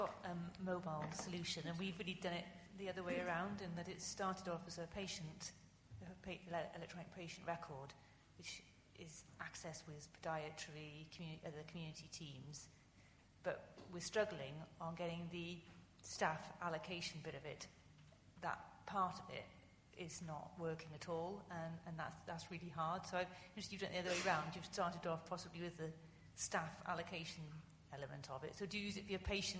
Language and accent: English; Wales, United Kingdom; Well, I say I'm from Wales, so we're slightly different.